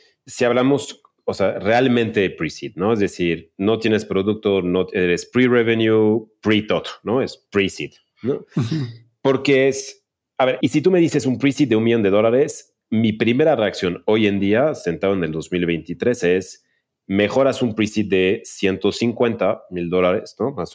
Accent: Mexico; Y ahí tendríamos que hacer una paréntesis como mexicanos y como idiosincrasia

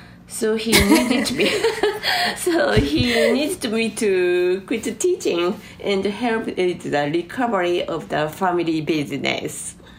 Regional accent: Kanazawa, Ishikawa, Japan; I was born and raised in Kanazawa

